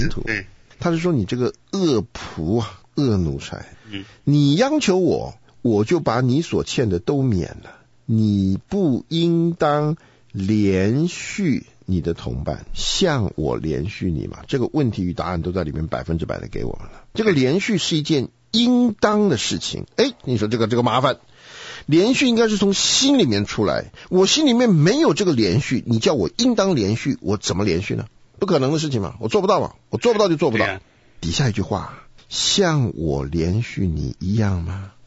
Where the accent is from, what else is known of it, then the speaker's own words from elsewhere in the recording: Shandong, China; 我本来是个山东人